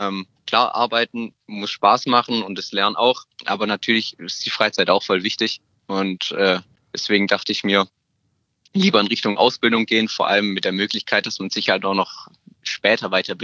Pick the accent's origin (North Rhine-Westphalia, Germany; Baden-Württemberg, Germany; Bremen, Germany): Baden-Württemberg, Germany; Stuttgart; ich bin 20 Jahre alt, ich komme aus Stuttgart.